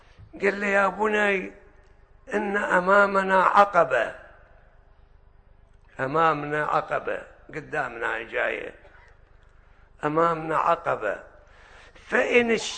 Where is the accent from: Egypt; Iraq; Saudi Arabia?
Iraq; هذا مثل عندنا بالعراق